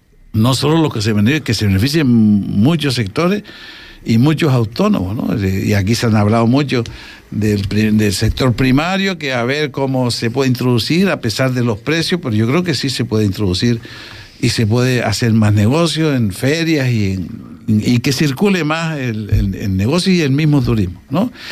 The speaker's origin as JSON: {"language": "Spanish", "region": "Canary Islands", "country": "Spain", "said": "que somos canarios también."}